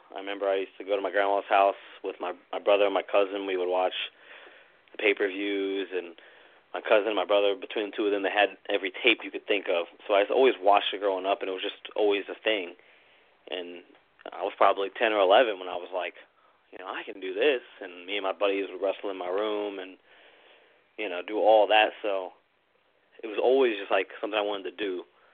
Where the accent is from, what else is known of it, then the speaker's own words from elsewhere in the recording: Clifton, United States; And I grew up in Clifton, so Corian Avenue was a 5-10 minute drive.